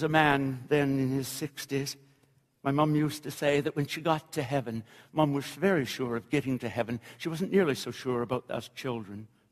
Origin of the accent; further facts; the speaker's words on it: Canada; I'm a Canadian.